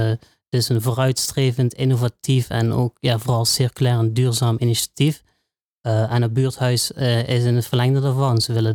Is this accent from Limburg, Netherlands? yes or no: yes; Heerlen, Limburg, Netherlands; Ik ben student van Fontys. Ik kom uit Heerlen, ik ben 26 jaar